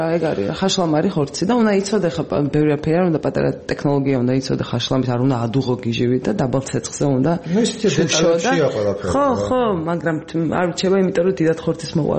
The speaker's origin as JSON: {"language": "Georgian", "region": "Imereti", "country": "Georgia", "said": "იმერელი ვარ"}